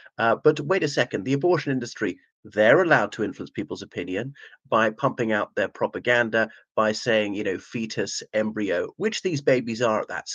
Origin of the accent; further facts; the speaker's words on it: Ireland; from Ireland.